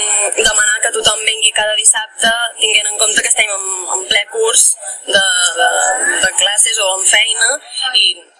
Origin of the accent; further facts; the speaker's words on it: Balearic Islands, Spain; now in Barcelona, Spain; tenim treballadors que estem fora de l'illa, generalment a Barcelona